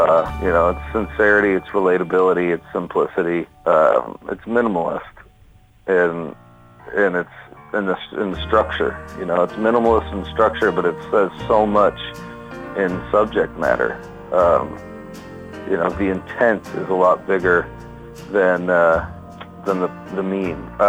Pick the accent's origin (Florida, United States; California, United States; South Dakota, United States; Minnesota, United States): Florida, United States; I'm from Florida, and it's all Florida wildlife themed on it.